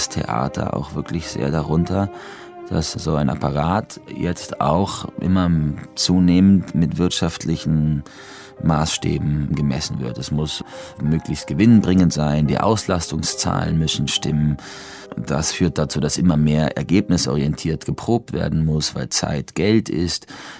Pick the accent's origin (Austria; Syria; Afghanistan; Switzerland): Switzerland; Ich bin ja Schweizer Staatsbürger.